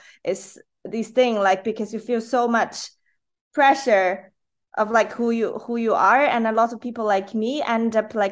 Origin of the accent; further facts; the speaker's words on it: China; English is a second language; moved away as an adult; now in United Kingdom; So I learned English, I took the exam, I get into a university in the UK, and from there, because I still have the mainstream Chinese mind, which is like forced on me